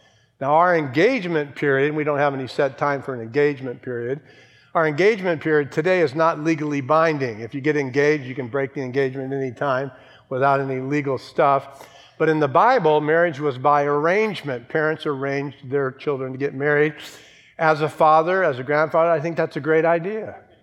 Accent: San Bernardino, California, United States; But where are you from? San Bernardino.

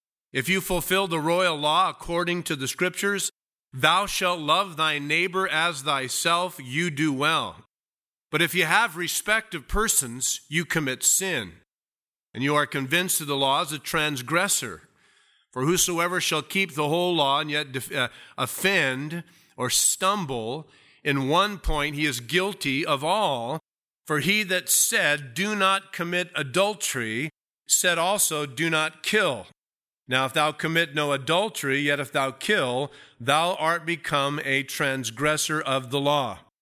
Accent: United States; And I am thankful, Lord, that I was born and raised and live in the United States of America.

